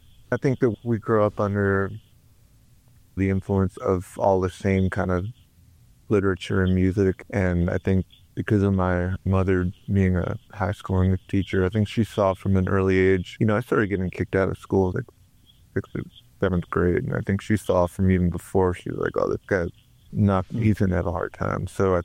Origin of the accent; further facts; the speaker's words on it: New York City, New York, United States; Yeah, I've lived in the South a long time, but I think, obviously I grew up in New York City and very far removed from that.